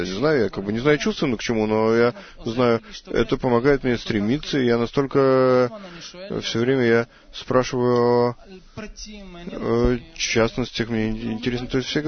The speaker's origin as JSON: {"language": "Russian", "town": "Haifa", "region": "Haifa District", "country": "Israel", "said": "из Хайфы."}